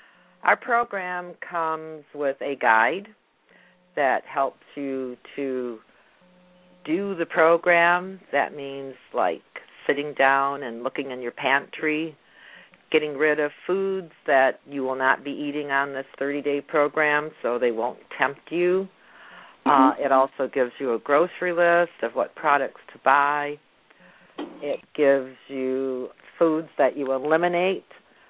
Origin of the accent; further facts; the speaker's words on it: Michigan, United States; Well, a little bit about me is that I grew up in Michigan, and I received a BS at Eastern Michigan University in special education